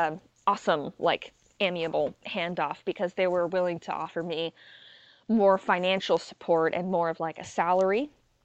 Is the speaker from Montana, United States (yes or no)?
no; Washington, United States; So I'm from Washington, and there was this disc golf course